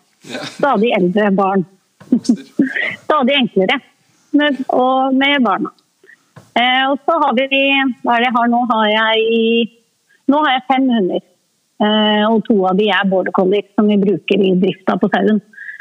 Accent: Lillehammer, Innlandet, Norway; moved away as an adult; also born or lived in Stokmarknes; Jeg er oppvokst på Lillehammer og født i Stokmarknes. Ja. Men jeg flyttet fra Lillehammer når jeg var ferdig på videregående.

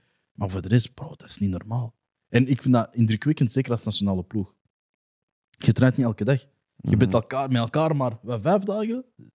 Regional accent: China; ik ga dat als Chinees echt veralgemenen

